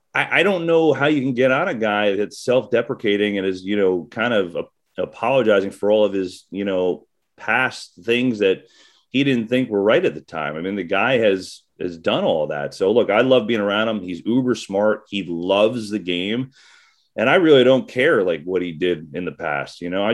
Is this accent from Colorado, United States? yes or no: no; New Jersey, United States; You know, I grew up in North Jersey and then I lived in down the Jersey Shore, which is kind of like Eagles Giants mixed territory fan wise down there.